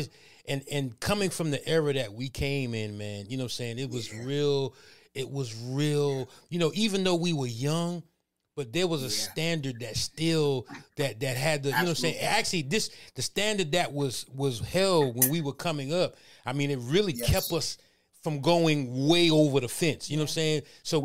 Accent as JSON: {"language": "English", "town": "Brooklyn", "region": "New York", "country": "United States", "tie": "born or raised there", "said": "We grew up in Brooklyn together."}